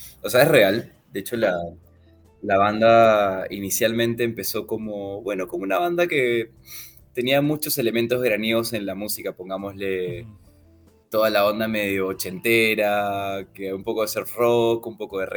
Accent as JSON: {"language": "Spanish", "region": "Lima", "country": "Peru", "also_born_or_lived": "Santiago, Chile", "said": "yo vivía en Santiago de Chile, pero yo soy de Lima, y en Lima siempre era para mí venir los veranos"}